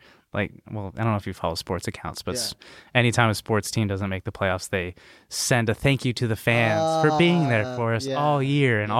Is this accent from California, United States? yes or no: yes; California, United States; But I'm from the Bay, people, all right?